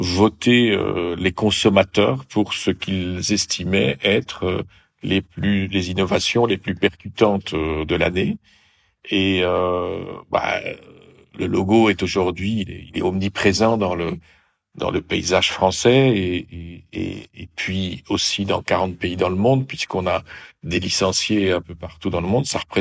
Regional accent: Belgium; born there; parce que je suis né d'un père hollandais en Belgique et habitant en partie à Paris, en partie à Bruxelles.

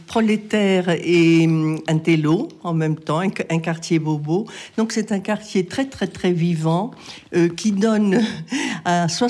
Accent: Corsica, France; moved away as an adult; now in Italy; Je suis corse, oui, et je suis venue vivre en Italie en 74

